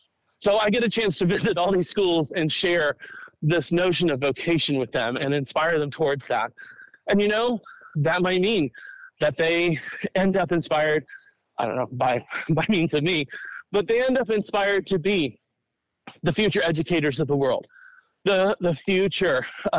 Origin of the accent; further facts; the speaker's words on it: Vallejo, California, United States; Well, I mean, I grew up in Vallejo. Vallejo always, it continues to be a wonderful community. My parents live in the same house that me and my siblings were born into.